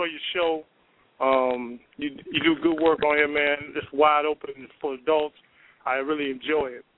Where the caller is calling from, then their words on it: Chicago, Illinois, United States; I'm calling from Chicago, Illinois.